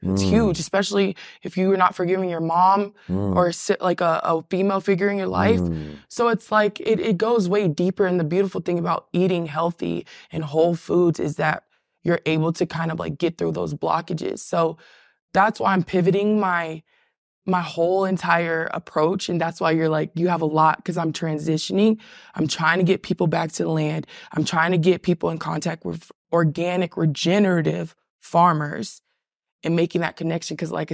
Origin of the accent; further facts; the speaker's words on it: Oklahoma, United States; And again, I'm from Oklahoma. I didn't know if I told you that. It's a huge farming belt.